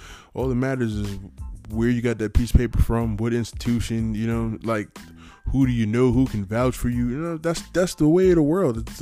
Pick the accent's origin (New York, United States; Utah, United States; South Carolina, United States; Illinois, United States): New York, United States; New York City; I'm from New York City, so you know, you don't really pay attention to a lot of the things that's going on around you.